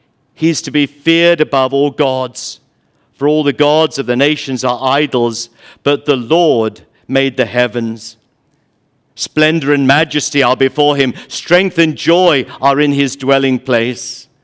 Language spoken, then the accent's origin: English; London, United Kingdom; My two brothers and I grew up in London, England